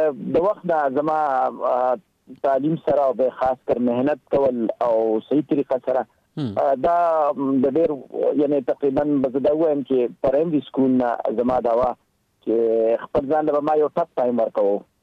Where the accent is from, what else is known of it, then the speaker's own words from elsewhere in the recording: Lower Dir, Khyber Pakhtunkhwa, Pakistan; زه اصل کې زما تعلق چې دی نو هغه د لوور دیر کې پی کې لوور دیر سره دی.